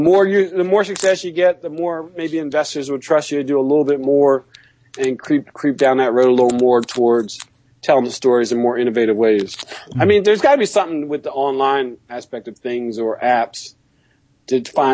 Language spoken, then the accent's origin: English; Philadelphia, Pennsylvania, United States; I'm from Philadelphia, mm-hmm. but I'm from a single parent household, West Philadelphia.